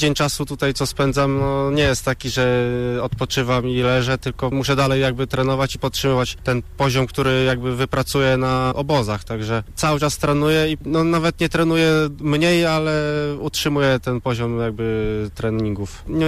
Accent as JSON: {"language": "Polish", "town": "Człuchów", "region": "Pomeranian Voivodeship", "country": "Poland", "lives_now": "Poznań, Poland", "said": "Tak, no pochodzę z Czuchowa"}